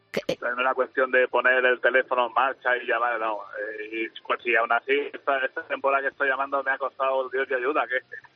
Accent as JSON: {"language": "Spanish", "town": "Villar del Arzobispo", "region": "Valencian Community", "country": "Spain", "said": "ahora mismo estoy pasando por Sagunto, pero en fin, soy de Villar del Arzobispo, de Valencia."}